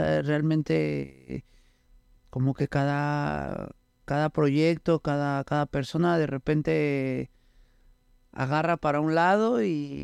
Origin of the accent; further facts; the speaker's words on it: Texcoco, State of Mexico, Mexico; me llevaron bien morrito para allá, para Texcoco. Y pues ahí es crecido, de hecho es donde tengo todos mis recuerdos de la infancia y donde estoy viviendo actualmente.